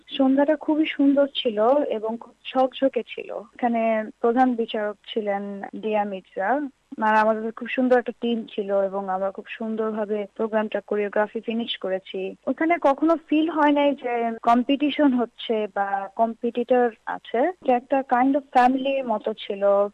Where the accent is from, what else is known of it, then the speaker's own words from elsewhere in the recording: Bangladesh; আমি প্রথম বাংলাদেশি ছিলাম এবং আমি জানি না মানে আমি আমার দেশকে সুন্দরভাবে রিপ্রেজেন্ট করতে পারবো কিনা।